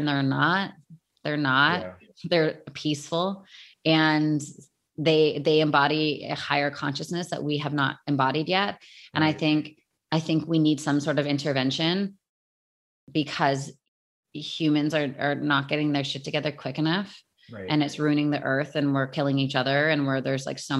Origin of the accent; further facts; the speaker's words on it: Canada; 'cause I'm Canadian, so I don't think they'll allow that.